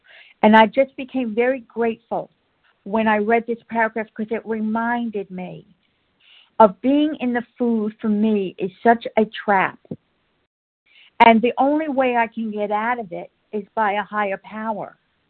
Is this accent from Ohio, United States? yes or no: no; Naples, Florida, United States; I'm from Naples, Florida.